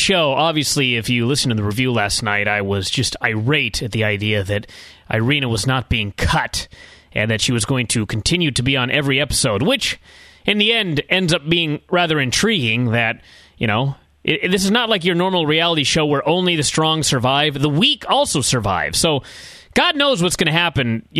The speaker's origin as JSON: {"language": "English", "country": "United States", "said": "because as an American, you know, I mentioned this was my biggest criticism of the show. As an American, when the show first started"}